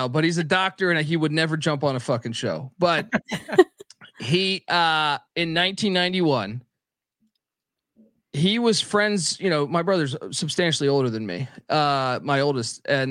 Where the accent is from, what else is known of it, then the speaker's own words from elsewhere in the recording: Washington, District of Columbia, United States; I grew up in Washington, D.C.